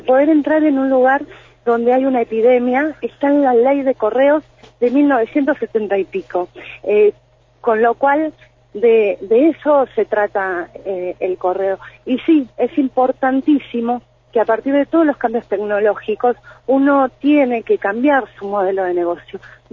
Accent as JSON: {"language": "Spanish", "country": "Argentina", "said": "somos todos argentinos."}